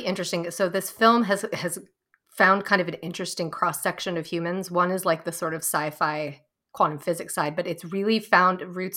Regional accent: Santa Fe, New Mexico, United States; I grew up in Santa Fe and my parents were kind of very cued into that sort of spiritual community.

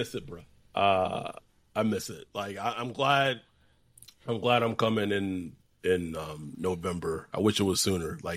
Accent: Texas, United States; like, I'm from Texas. My family's from Alabama, like Troy, Alabama, like deep south.

